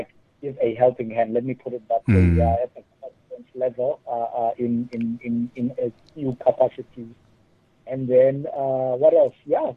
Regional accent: Butterworth, Eastern Cape, South Africa; moved away as an adult; also born or lived in East London; now in Cape Town, South Africa; I was born in East London, grew in Butterworth, high school at Sparta, and then moved to Cape Town to study electrical and computer engineering.

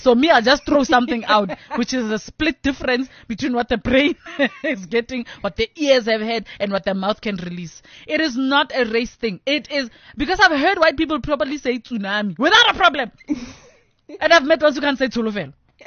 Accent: South Africa; as a South African or a South African

